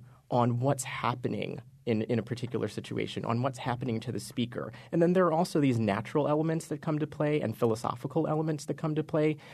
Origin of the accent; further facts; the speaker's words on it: New York City, New York, United States; I wanted to write about growing up in Southside Jamaica, Queens, New York City.